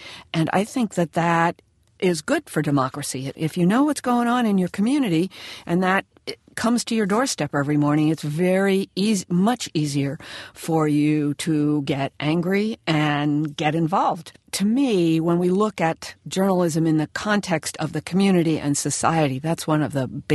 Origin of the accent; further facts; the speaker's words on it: Vermont, United States; I grew up in Vermont. I went away, worked elsewhere. But when I got married and was ready to start a family, I came back to Vermont.